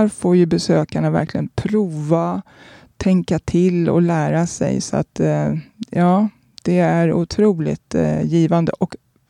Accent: Södertälje, Stockholm County, Sweden; För jag är ju i min hemstad, Södertälje.

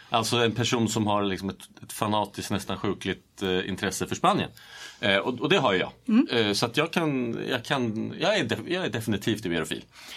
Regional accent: Tyresö, Stockholm County, Sweden; Jag är riksdagsledamot från Tyresö och Tyresöbo sedan barnsben.

